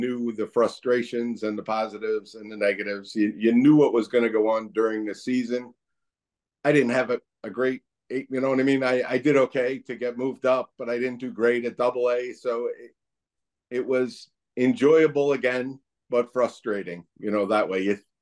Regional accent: Haddon Heights, New Jersey, United States; Mark Yule was a Haddon Heights graduate. I was from Haddon Heights, but we all played on the same American Legion team in the summer.

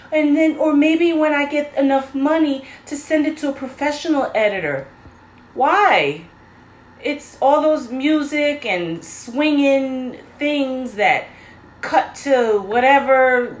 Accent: New York, United States; accent: New York; Oh, my accent's going to come out. New York accent, mind you.

